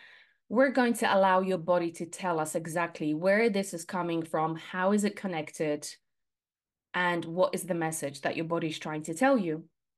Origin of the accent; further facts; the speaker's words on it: Poland; English is a second language; So I'm originally from Poland.